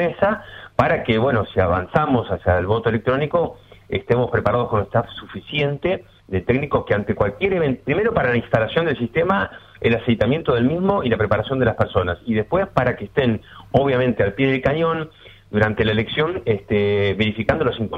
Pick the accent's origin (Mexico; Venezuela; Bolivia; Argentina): Argentina; como buenos argentinos que nos conocemos